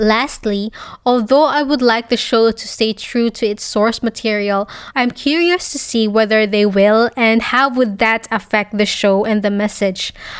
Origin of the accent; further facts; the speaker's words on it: Cebu, Central Visayas, Philippines; English is a second language; I'm not really good in speaking Filipino. I mean, because I was raised in Cebu and in Cebu we have a different dialect